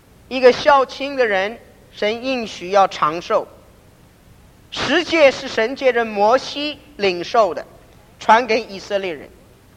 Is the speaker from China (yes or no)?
no; Taiwan; 我从台湾来，我知道在台湾现在传道人需要的情形。